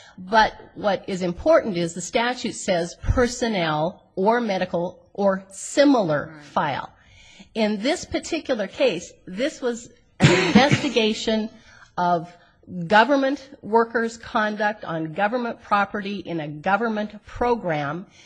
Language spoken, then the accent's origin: English; Missoula, Montana, United States; I'm from Missoula, Montana